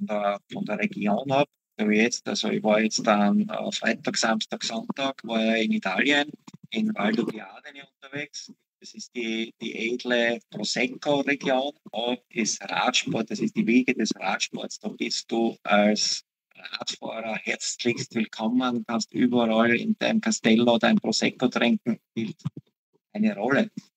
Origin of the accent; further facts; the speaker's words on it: Austria; Und wenn es kühler ist, dann habe ich einfach den, wie sagt man bei uns in Österreich, den Zwiebellook.